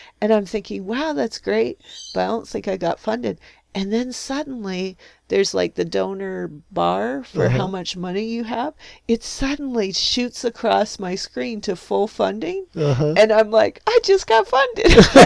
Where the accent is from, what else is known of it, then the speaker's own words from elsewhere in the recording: North Carolina, United States; So we get on there, and so you say, hello, and … I'm from North Carolina.